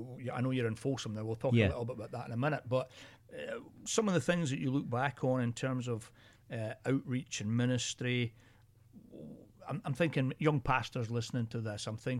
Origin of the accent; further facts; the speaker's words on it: Northern Ireland, United Kingdom; moved away as an adult; now in Sacramento, United States; I came from Northern Ireland and I pastored in a community of about 5,000 people.